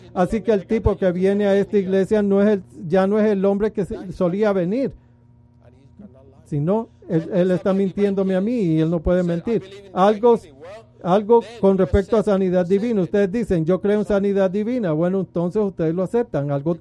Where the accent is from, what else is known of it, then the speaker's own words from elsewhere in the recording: Puerto Rico; Yo soy de Puerto Rico. Tenemos una música diferente, una cultura diferente.